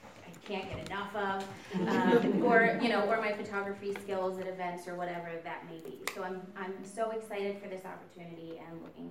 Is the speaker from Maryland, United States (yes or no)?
yes; Maryland, United States; now in Delaware, United States; As I mentioned, I work for Leadership Delaware. I was originally from Maryland.